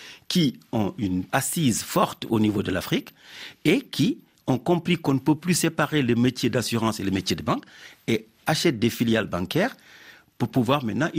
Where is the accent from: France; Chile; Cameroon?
France; also born or lived in Senegal; mon avis, moi, personnel, en tant que Français et Sénégalais